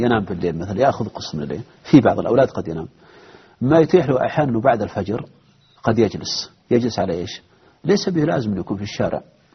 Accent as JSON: {"language": "Arabic", "town": "Buraydah", "region": "Al-Qassim", "country": "Saudi Arabia", "said": "أنا ألاحظ عندنا في القصيم في بريد"}